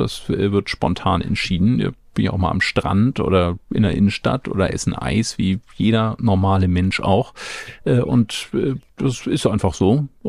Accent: Eckernförde, Schleswig-Holstein, Germany; ich bin Schleswig-Holsteiner, komme aus Eckernförde, war früher schon Holstein-Fan

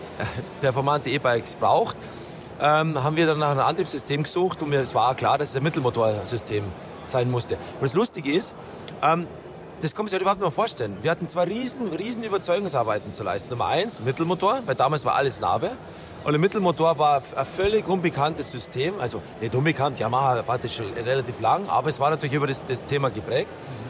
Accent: Southern Germany, Germany; Man hört, ich komme aus dem Süden Deutschlands. Jetzt hört man wahrscheinlich ein bisschen an meinem Dialekt.

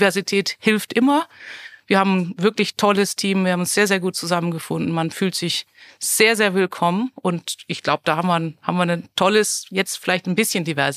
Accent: Heidelberg, Baden-Württemberg, Germany; now in Austria; Ich komme aus Deutschland, gebürtig in Heidelberg, aber seit mehr als 25 Jahren mit einem Bayern verheiratet.

